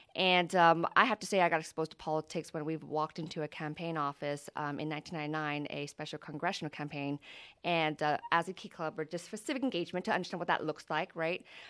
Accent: San Bernardino, California, United States; I've been growing up in San Bernardino since 6 years old. I'm a daughter to refugee immigrants from Vietnam who came to this country due to the war

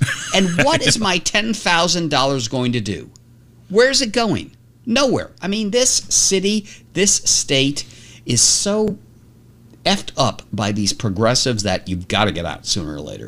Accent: New York, United States; I am born and raised in New York, okay? I'm from upstate New York, which was Republican once upon a time. And I came down here to go to Columbia University in the 1980s.

